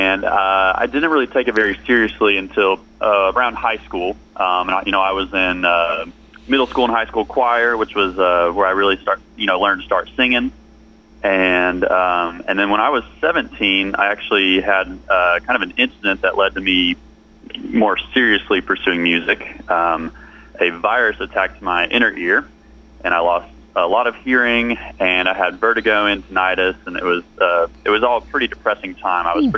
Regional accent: Bartlesville, Oklahoma, United States; now in Nashville, United States; I was born and raised in Bartlesville, uh-huh. And I just moved to Nashville a few years ago.

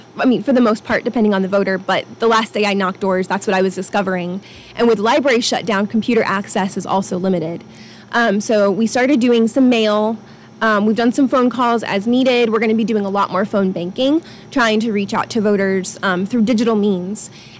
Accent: Tulsa, Oklahoma, United States; also born or lived in Kansas; So I grew up in Tulsa. I am not from this area originally. And then I've got family roots in Bartlesville, family roots in Collinsville, which is why I ended up this way after some time up in Kansas with my husband.

